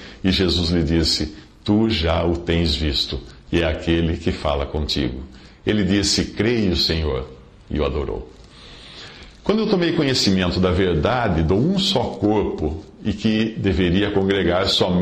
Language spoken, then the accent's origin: Portuguese; Limeira, São Paulo, Brazil; quando voltamos a Limeira, que é a minha cidade natal